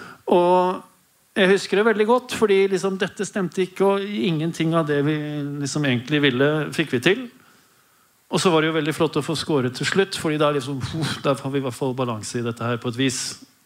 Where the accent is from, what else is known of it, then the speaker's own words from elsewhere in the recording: Oslo, Norway; also born or lived in Denmark; Nei, jeg er født i Danmark og vokst opp på Oslo Vest.